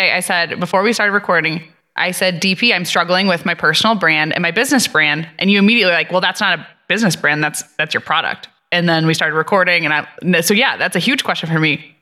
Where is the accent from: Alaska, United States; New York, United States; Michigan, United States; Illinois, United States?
Illinois, United States; Chicago; But I'm from Chicago, so I'm actually a Chicago Bears fan.